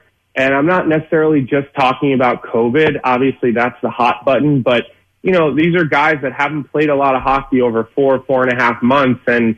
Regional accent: Villanova, Pennsylvania, United States; Yeah. Okay, I grew up in Villanova, and you know we had the Eagles on every Sunday.

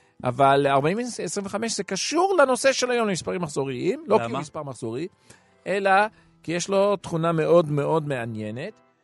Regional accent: England, United Kingdom; now in Israel; אני למדתי, אני גדלתי באנגליה

